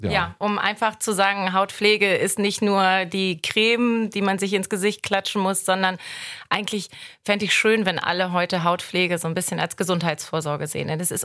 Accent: Hamburg, Germany; ich bin Hamburger

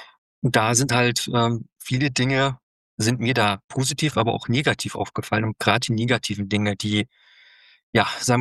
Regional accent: Bachach, Germany; Ich bin aktuell 32 Jahre jung. Ich bin aktuell in Deutschland, in Bachach, meinem Heimatort

